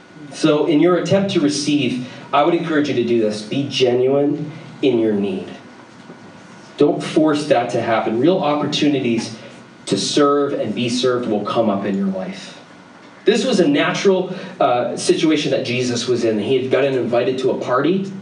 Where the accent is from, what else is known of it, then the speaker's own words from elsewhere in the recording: New England, United States; I grew up in New England and like, I didn't even know what it was, you know, until I bought one.